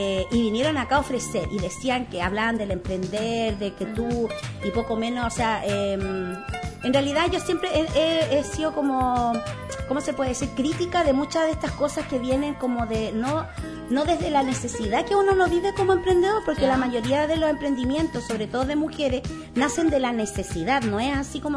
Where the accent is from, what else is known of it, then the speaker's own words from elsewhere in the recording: Tocopilla, Antofagasta, Chile; Somos las mujeres de Tocopilla, las emprendedoras.